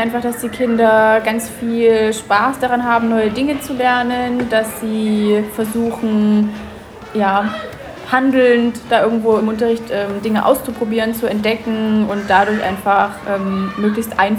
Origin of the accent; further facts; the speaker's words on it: Bamberg, Bavaria, Germany; Ich komme aus Bamberg